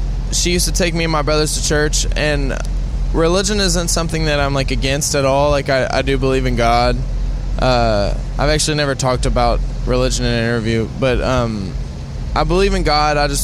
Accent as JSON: {"language": "English", "town": "Louisville", "region": "Kentucky", "country": "United States", "tie": "born or raised there", "said": "So like my address is Louisville, Kentucky."}